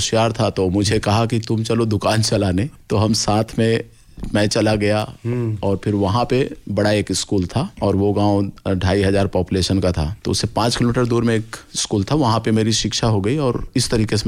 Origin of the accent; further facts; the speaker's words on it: Chhattisgarh, India; गांव में रोड तो अभी छत्तीसगढ़ नया राज्य बनने के बाद बना